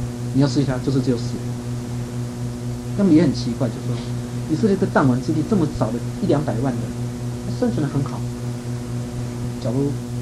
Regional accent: China; 我们中国人是赚了钱就留给子孙

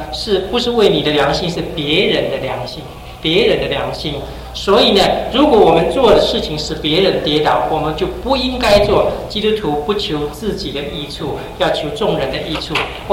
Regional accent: China; 特别是我们中国人啊，还是我们啊信主了，但是我们家人还没有信主的时候

